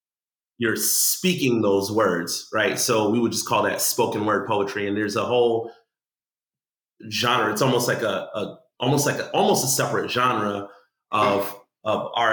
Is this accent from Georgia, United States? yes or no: no; Brooklyn, New York, United States; also born or lived in Orlando / Jacksonville; I was born early 80s and growing up in Brooklyn, that's where I was born for the first few years, 7-8 years of my life. I would visit Guyana in the summers. When I moved to Orlando at about the age of 10